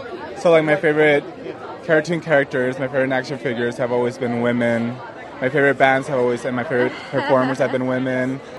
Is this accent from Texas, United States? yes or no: yes; El Paso, Texas, United States; I'm from El Paso, Texas.